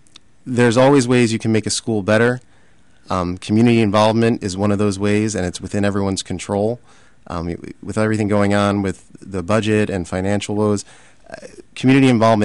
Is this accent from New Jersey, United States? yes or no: yes; New Jersey, United States; it wasn't much different than the public school that I was raised in, that I grew up in Central Jersey.